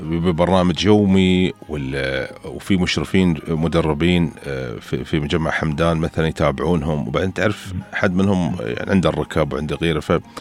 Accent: Dubai, United Arab Emirates; عندنا في دبي

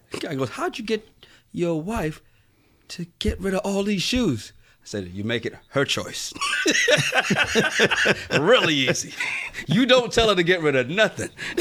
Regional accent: Montserrat; also born or lived in St. Kitts; Oh, so I was born in St. Kitts, grew up mostly in Montserrat. And Montserrat's the one with the active volcano right now.

